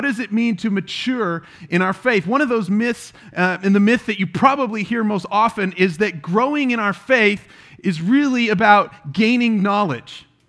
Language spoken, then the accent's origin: English; United States; I mean, I'm an American. I pay my taxes.